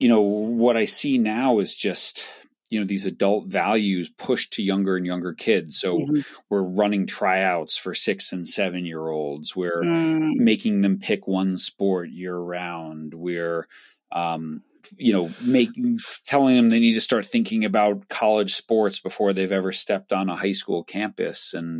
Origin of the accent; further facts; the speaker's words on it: New York, United States; I grew up on Long Island.